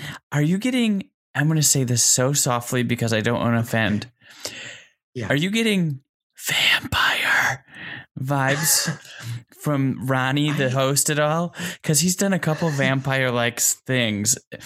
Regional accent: Canada; That's one of Canada's. I played that growing up in Canada and I loved it.

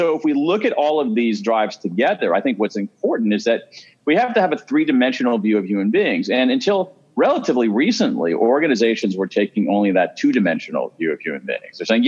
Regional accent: Columbus, Ohio, United States; I grew up in Columbus, Ohio. I am a Midwesterner

